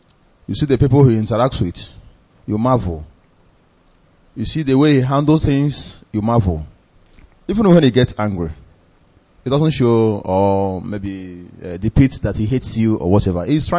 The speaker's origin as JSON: {"language": "English", "town": "Ohaji Egbema", "region": "Imo", "country": "Nigeria", "said": "I am from Ohaji Ebema, LGA of Biafra Land, Imo State."}